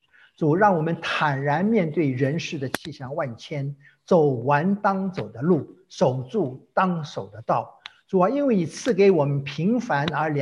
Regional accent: China; 我想其实对我们中国人来讲啊，很多其实有没有了地理意义的故乡，有时候很遗憾啊

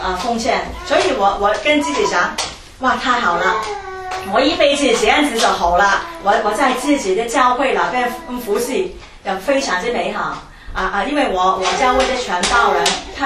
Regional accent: Hong Kong; 我们是从香港来的

